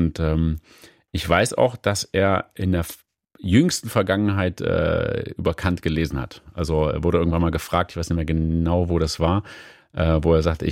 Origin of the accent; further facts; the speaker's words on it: Thuringia, Germany; born there; Ich komme gebürtig aus Thüringen.